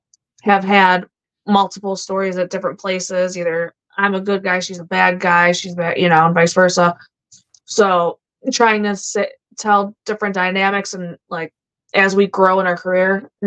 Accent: Chicago, Illinois, United States; accent: messed up; I could blame my Bostonian stepfather and my Macedonian grandfather. And then I'm from Chicago, so I'm all jacked up.

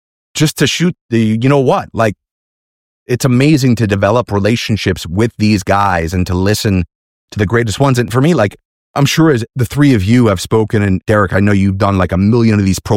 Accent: New York, United States; Growing up in New York, I felt like from a very early age

